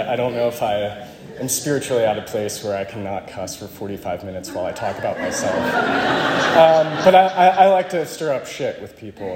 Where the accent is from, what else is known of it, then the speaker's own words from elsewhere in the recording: Alexandria, Virginia, United States; I'm from Alexandria, Virginia, originally.